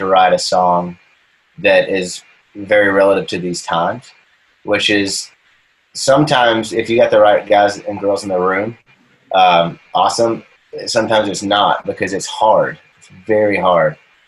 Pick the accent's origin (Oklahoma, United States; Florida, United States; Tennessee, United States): Tennessee, United States; Nashville; And my parents moved here pregnant with me, and I was born here in Nashville. And so I grew up, you know, buried in country music